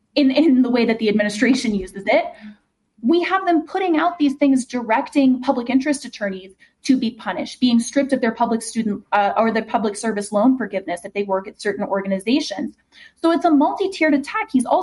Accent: Ohio, United States; I grew up in Ohio. I went to Ohio State and then I went to Harvard Law School.

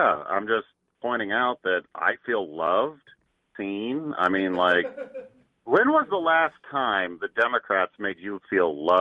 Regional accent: Nebraska, United States; Hey, it is … from Nebraska.

